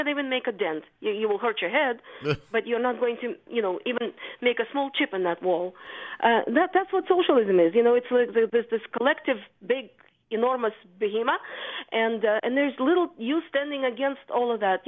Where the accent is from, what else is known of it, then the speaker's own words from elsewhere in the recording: Ukraine; English is a second language; In my day in Ukraine, because I'm from Ukraine